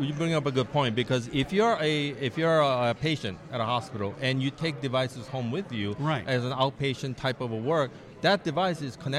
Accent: California, United States; I'm from the Bay Area, we have a Tesla manufacturing plant there.

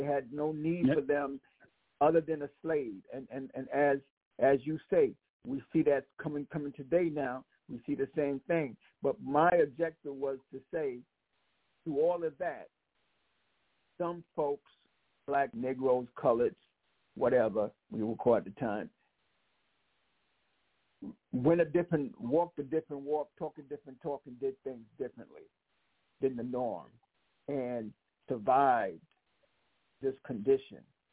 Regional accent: South Carolina, United States; I grew up in South Carolina during Jim Crow.

